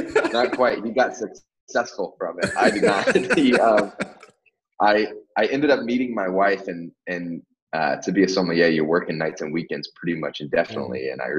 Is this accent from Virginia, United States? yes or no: yes; Virginia Beach, Virginia, United States; I grew up in the Virginia Beach, Hampton Roads area on the East Coast.